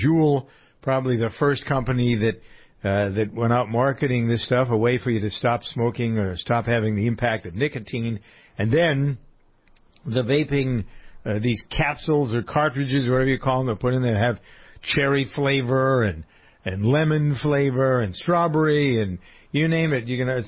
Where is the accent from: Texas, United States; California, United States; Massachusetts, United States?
Massachusetts, United States; Framingham; I'm looking at the same thing happening in my hometown of Framingham, Massachusetts.